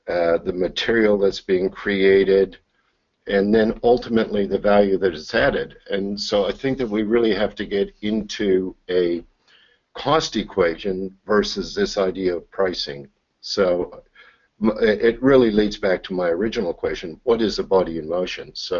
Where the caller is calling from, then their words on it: Perth, Western Australia, Australia; I'm dialing in from Perth, Western Australia.